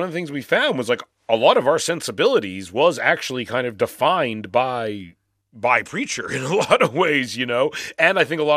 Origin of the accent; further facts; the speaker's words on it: Canada; because we're Canadian, so we both grew up in places where like you are watching American culture.